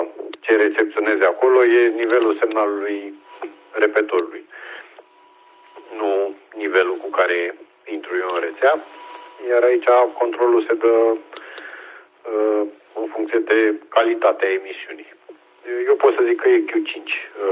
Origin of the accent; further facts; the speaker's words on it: Pitești, Argeș, Romania; și sunt din Pitești.